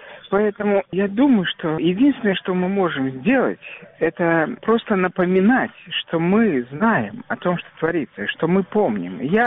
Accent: Saint Petersburg, Russia; born there; Я не знаю, почему я родился русским. Я не знаю, почему я родился в Петербурге.

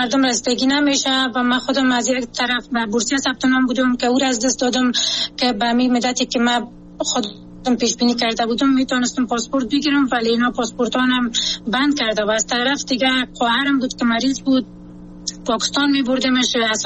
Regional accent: Afghanistan; چون خودم یک شهروند هستم، از افغانستان هستم

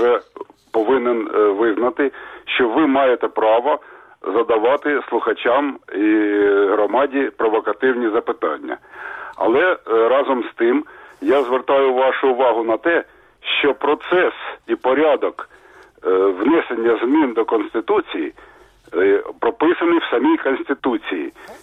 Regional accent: Kharkiv, Kharkiv Oblast, Ukraine; я з Харкова.

